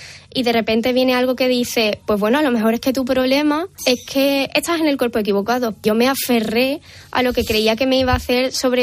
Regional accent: Arcos de la Frontera, Andalusia, Spain; De por qué no encajo en mi pueblo, que es Argos de la Frontera.

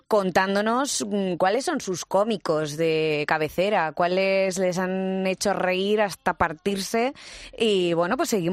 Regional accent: Castilla-La Mancha, Spain; estábamos hablando antes de mi tierra. Yo presumo mucho siempre de toda la gente, los manchegos, castellano-manchegos o como quieras llamarlo

